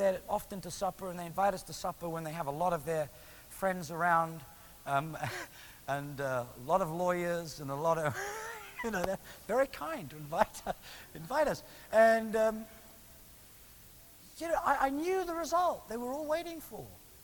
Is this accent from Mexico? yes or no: no; England, United Kingdom; now in Washington, United States; I still find myself slightly quizzical about being an Englishman in Washington, D.C.